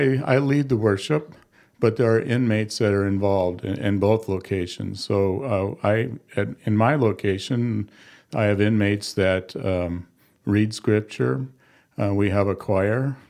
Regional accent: Aberdeen, South Dakota, United States; I'm originally from Aberdeen, South Dakota. My late wife and I are both from there.

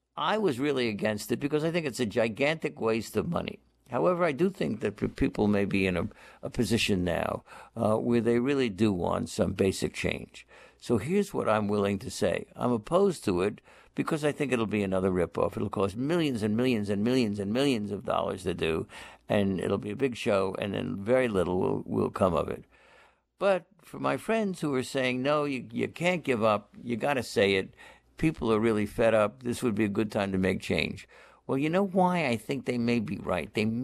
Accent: Massachusetts, United States; I have it in my home state of Massachusetts.

